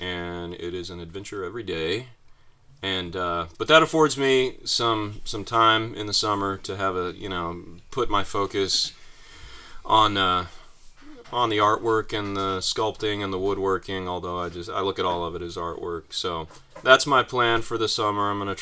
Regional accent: Fayetteville, Arkansas, United States; Yeah, I grew up in Fayetteville and transferred here to a little college and threw down some roots.

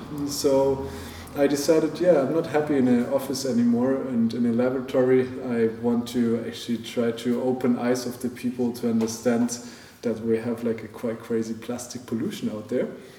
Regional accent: Germany; I'm German, but actually in my heart I'm already feeling Portuguese.

